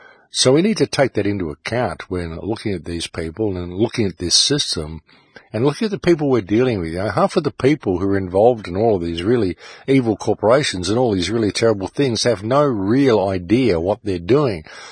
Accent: Australia; Just because I'm an Australian and we love to swear.

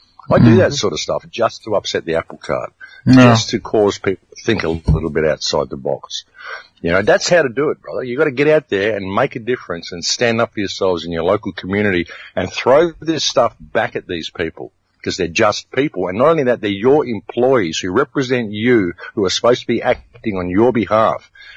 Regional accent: Australia; I went in there as an Australian. I can't read Dutch.

